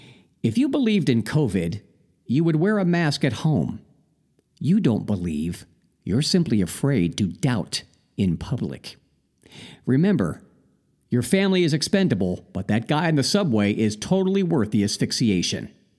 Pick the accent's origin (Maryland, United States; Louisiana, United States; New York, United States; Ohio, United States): Ohio, United States; I mean, I'm from Ohio, and I've been to all the other tracks, never Norwalk.